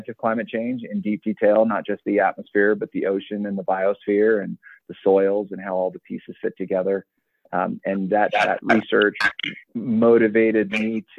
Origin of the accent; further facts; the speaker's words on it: Tustin, California, United States; also born or lived in Inglewood, United States / Torrance, United States; I was born in Southern California, in Inglewood, California. I moved to Torrance when we were very young, and then out to Orange County to the Tustin foothills there, just inland from the water, about 10 miles. And that's where I went to high school and grew up.